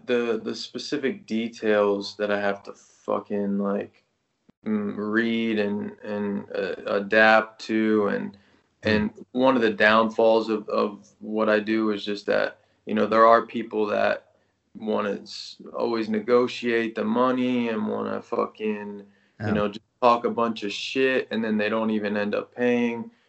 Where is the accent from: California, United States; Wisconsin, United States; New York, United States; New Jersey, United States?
New Jersey, United States; also born or lived in Pennsylvania; now in Las Vegas, United States; Grew up in New Jersey. Was in Pennsylvania a lot for school and shit.